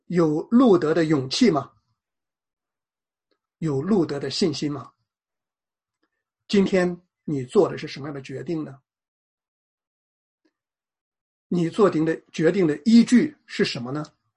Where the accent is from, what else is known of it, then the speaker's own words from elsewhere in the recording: China; 我们是中国人